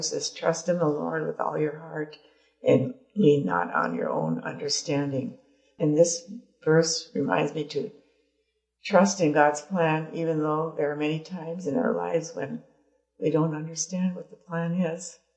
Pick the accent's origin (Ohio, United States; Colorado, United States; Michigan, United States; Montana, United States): Michigan, United States; moved away as an adult; now in Monticello, United States; I currently live in Monticello, Minnesota, and am a member of the Monticello congregation. I was born and raised in Michigan's Upper Peninsula, and I moved to Minnesota after graduation.